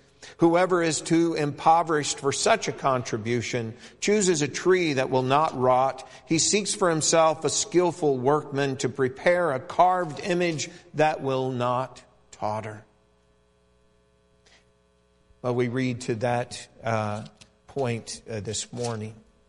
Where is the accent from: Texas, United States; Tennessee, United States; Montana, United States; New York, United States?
Montana, United States; And I grew up in Montana and surrounded by mountains